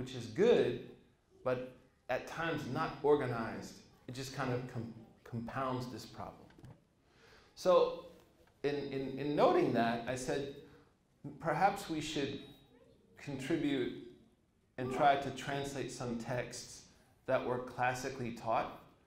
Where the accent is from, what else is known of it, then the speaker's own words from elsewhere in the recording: Oklahoma, United States; And what I realized growing up in Oklahoma, being head of a youth group in Oklahoma, being on an MSA, serving as president of an MSA for a while, being an apprentice imam